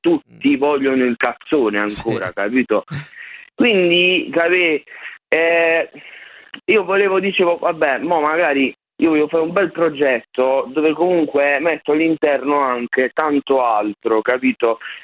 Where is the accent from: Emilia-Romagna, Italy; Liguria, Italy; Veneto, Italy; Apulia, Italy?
Apulia, Italy; Bari; sono nato e cresciuto a Bari